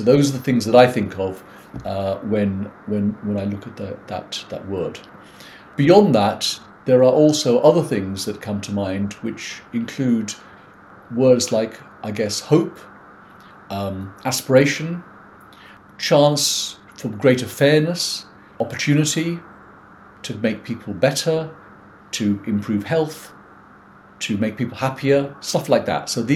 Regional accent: London, United Kingdom; I'm British born, first generation, Indian father, Italian mother, born and raised in London, actually inner London

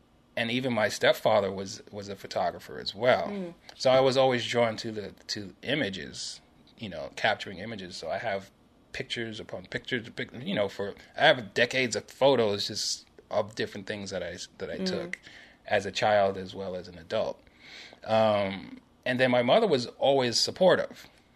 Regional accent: Harlem, New York, United States; I was a good kid growing up in Harlem.

